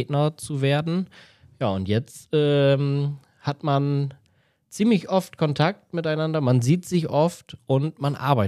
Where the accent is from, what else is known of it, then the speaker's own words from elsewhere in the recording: Zetel, Lower Saxony, Germany; 29 Jahre jung, komme aus dem wunderschönen Zetel aus Friesland.